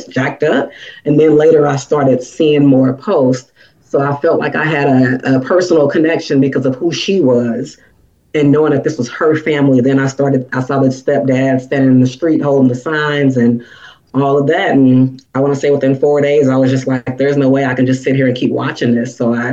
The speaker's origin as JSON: {"language": "English", "town": "St. Louis", "region": "Missouri", "country": "United States", "tie": "born or raised there", "said": "Okay. I mean, I'm a St. Louis native."}